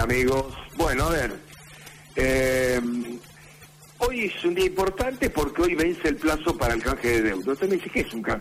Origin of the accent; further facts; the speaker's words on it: Argentina; la verdad que la plata no la tengo, yo soy argentina, ¿no?